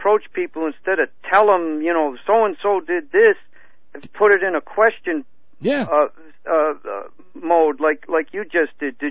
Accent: United States; I'm an American, period, you know, and what's going on? I'm an American who wants my country back.

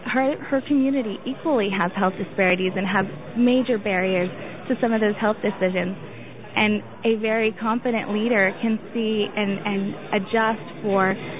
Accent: Texas, United States; now in Los Angeles, United States; No, I'm actually originally from Texas. I moved to L.A. 2.5 years ago to work with Naleo.

